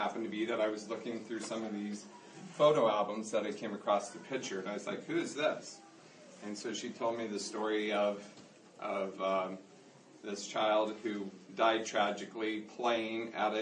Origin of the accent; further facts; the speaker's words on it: Placerville, California, United States; also born or lived in South Lake Tahoe; Born in South Lake Tahoe. I grew up here in Placerville all my life. My parents live in the same house that I grew up in.